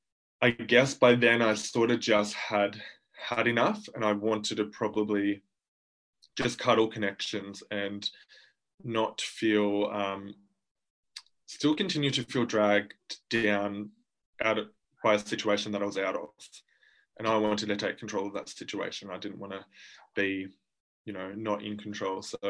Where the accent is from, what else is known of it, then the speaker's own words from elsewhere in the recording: Deniliquin, New South Wales, Australia; So I grew up in Deniliquin with my mum and my father.